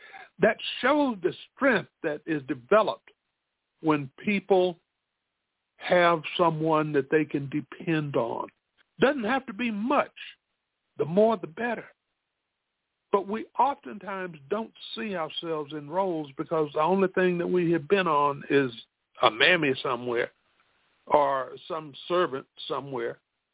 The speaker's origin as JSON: {"language": "English", "town": "Spartanburg", "region": "South Carolina", "country": "United States", "tie": "born or raised there", "said": "in my hometown of Spartanburg, South Carolina, in the 1960s, they didn't even put the obituary of a black person on the obituary page."}